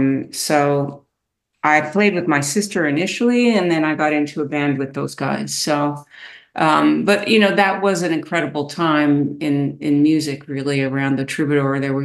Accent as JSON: {"language": "English", "town": "Los Angeles", "region": "California", "country": "United States", "tie": "born or raised there", "said": "You know, I grew up in Los Angeles in the kind of late 60s and early 70s"}